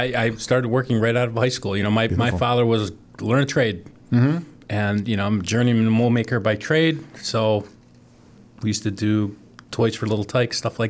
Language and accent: English; Independence, United States; So I grew up in Independence, not far from here. So born and raised in Independence, went to Independence High School.